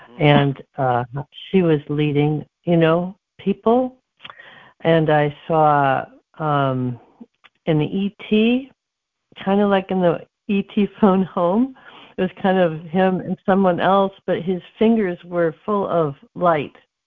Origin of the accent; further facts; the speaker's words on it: Watertown, Wisconsin, United States; I'm actually from Watertown, Wisconsin, not Watertown, New York.